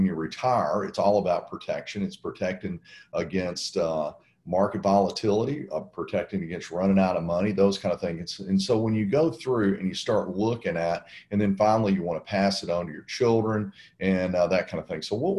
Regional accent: Nashville, Tennessee, United States; I'm from Nashville. And so I talk slow.

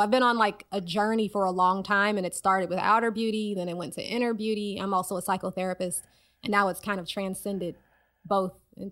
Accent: United States; So I'm a Black woman and I grew up in the United States where highly textured hair is not seen as beautiful or professional.

